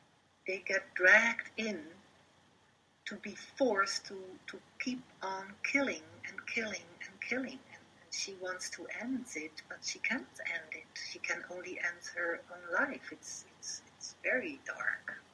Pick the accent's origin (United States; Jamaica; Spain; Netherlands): Netherlands; accent: Dutch; Well, that's it with my thick Dutch accent.